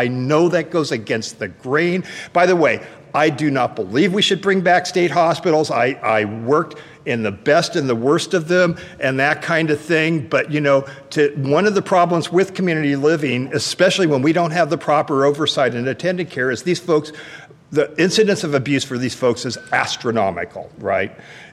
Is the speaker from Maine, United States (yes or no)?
no; California, United States; Remember, I'm from Northern California here